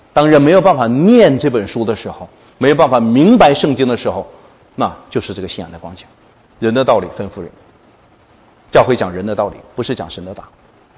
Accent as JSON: {"language": "Chinese", "country": "China", "lives_now": "Canada", "said": "只有我一个中国人"}